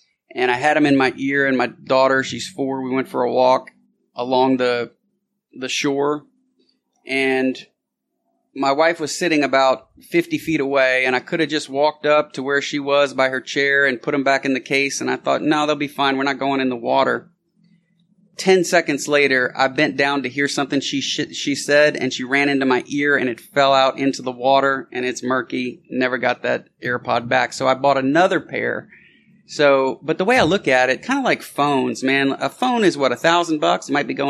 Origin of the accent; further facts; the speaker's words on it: Texas, United States; And I'm like, dude, I'm from Texas. And so it was free.